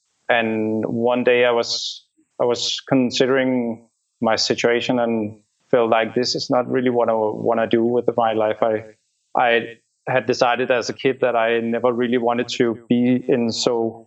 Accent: Denmark; I'm from Denmark. I'm 38 years old.

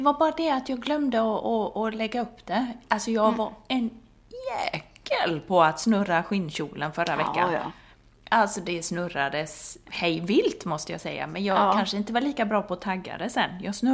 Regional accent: Skåne, Sweden; Men hemma i Skåne är det väl så här riktigt.

